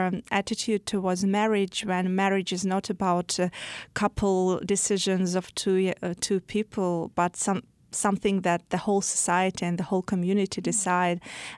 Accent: Russia; I was really surprised when I encountered people who didn't know that I'm from Russia as well

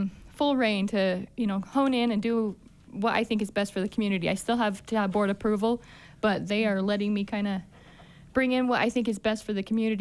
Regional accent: Wanship, Utah, United States; I was born and raised in Summit County. I grew up in Wanship. Both sides of my family are born and bred here in Summit County.

